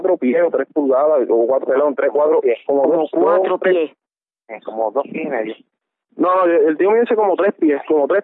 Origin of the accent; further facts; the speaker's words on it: Utuado, Puerto Rico; Nosotros somos de Utuado